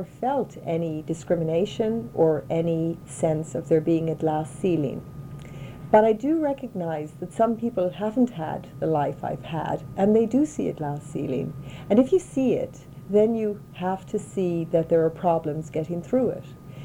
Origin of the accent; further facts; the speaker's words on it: Ireland; growing up in Ireland, in, you might call it a male-dominated society, but in fact it's somewhat matriarchal in its own way.